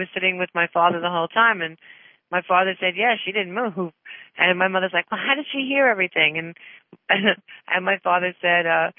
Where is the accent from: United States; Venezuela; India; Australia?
United States; New York; And of course, yeah, I'm from New York.